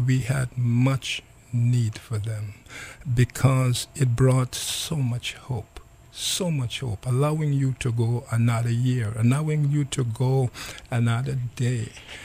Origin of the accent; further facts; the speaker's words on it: Guyana; I grew up in Guyana, in a small village called Bedeforewacting. And it's a poor place. The community was very poor, but the people had big heart.